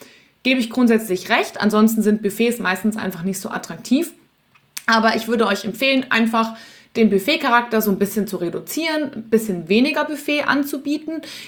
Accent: Munich, Bavaria, Germany; in meiner Heimatstadt München gibt es das Sendlinger Augustina.

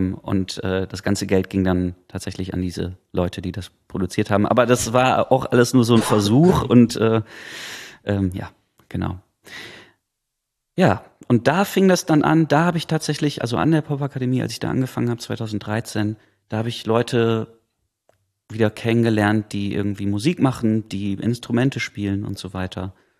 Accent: Essen, North Rhine-Westphalia, Germany; now in Berlin, Germany; ich komme ja aus Essen und war dann in Berlin

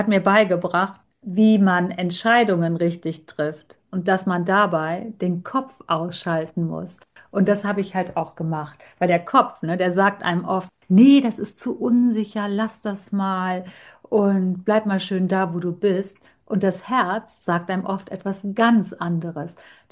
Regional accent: Germany; Ich bin Halbinderin. Ich hatte einen indischen Vater und eine deutsche Mutter. Ich bin hier in Deutschland geboren, lebe hier immer, war halt nur öfter zu Besuch in Indien.

